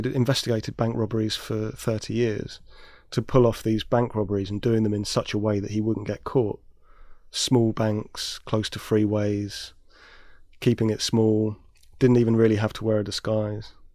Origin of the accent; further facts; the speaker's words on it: London, United Kingdom; I grew up in South London and the playground was a little bit divided, whose dad was a cop and whose dad was a bad guy.